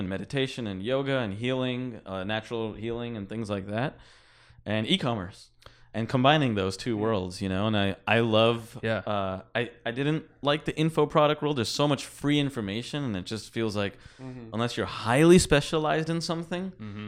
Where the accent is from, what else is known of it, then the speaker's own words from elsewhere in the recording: New Jersey, United States; My parents were immigrants. They moved here in the late 70s. I was born in New Jersey, and I grew up like American culture, but with like Indian culture also, India.